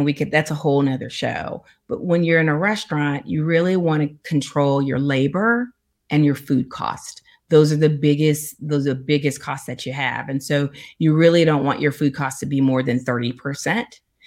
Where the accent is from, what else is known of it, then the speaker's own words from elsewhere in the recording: Texas, United States; I grew up, I'm from Texas, and food is a big thing in our family.